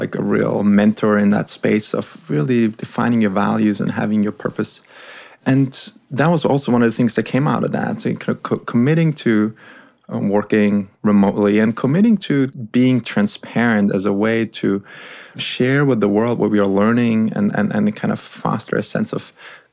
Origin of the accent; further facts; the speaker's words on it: Austria; My partner, Joel, he was from England, and we had a third co-founder. He was also from England. I was from Austria.